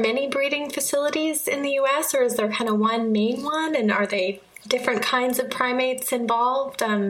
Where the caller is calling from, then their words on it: Canada; we're calling from Canada, so it's a little different.